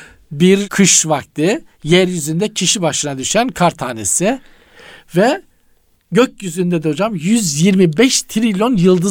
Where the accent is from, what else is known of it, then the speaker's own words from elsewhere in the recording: Black Sea Region, Turkey; Bizim Karadeniz'de hocam bir de şey Çocuklar çok yapardık. Deniz dalgasını seyretmek yani.